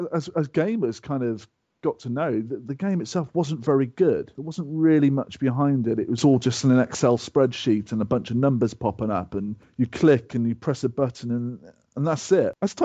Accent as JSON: {"language": "English", "region": "England", "country": "United Kingdom", "said": "I'm from England. I'm 33, married."}